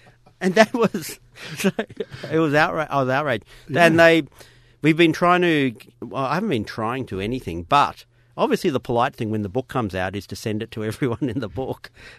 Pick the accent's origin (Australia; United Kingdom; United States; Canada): Australia; I'm Aussie.